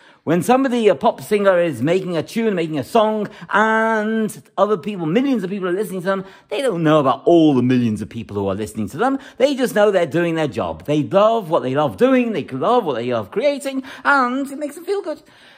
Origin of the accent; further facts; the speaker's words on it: Liverpool, North West England, United Kingdom; I was born in Liverpool, I grew up in Liverpool.